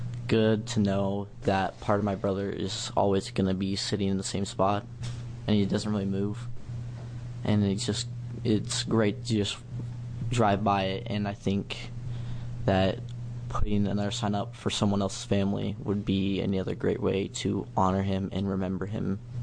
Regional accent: Tangent, Oregon, United States; I'm also from Tangent, Oregon.

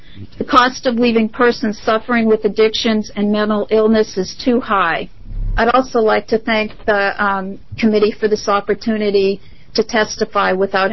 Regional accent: Oregon, United States; I am from Hood River County.

